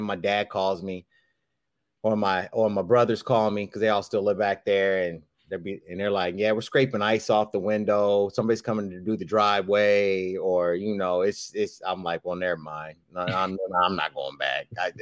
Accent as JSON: {"language": "English", "region": "Missouri", "country": "United States", "tie": "born or raised there", "lives_now": "California, United States", "said": "It's different than growing up outside of Kansas City. That's for sure."}